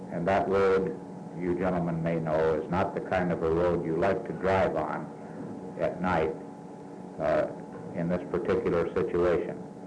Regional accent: Scarborough, New York, United States; now in Vienna, United States; My family are living in Vienna, Virginia, but I come from Scarborough.

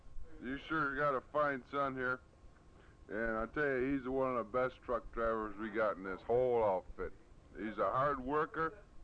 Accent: Michigan, United States; Michigan.

